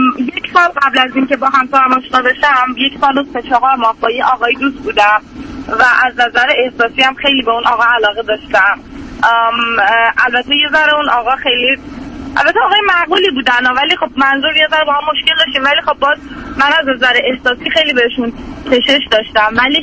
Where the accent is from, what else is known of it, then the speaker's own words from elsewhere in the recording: Iran; moved away as an adult; من تقریبا 24 سالمه، تقریبا 3 سال و نیمه که از ایران اومدم، مهاجرت کردم، اومدم به کشور دیگه ای.